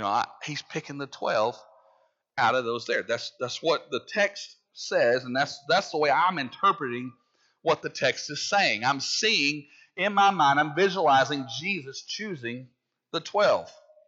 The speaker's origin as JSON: {"language": "English", "region": "Arkansas", "country": "United States", "said": "We're from Arkansas. You know, people consider us a bunch of hicks. You know, how can anything good come from Arkansas?"}